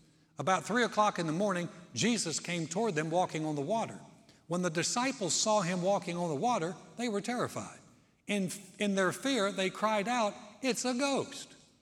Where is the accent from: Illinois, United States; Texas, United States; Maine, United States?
Texas, United States; When we moved back to Texas in 1990, we had tried to start a church in my hometown.